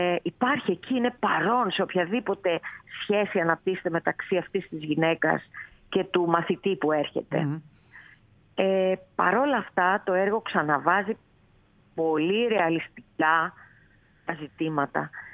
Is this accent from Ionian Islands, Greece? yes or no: yes; Kefalonia, Ionian Islands, Greece; Είμαι και από την Κεφαλονιά.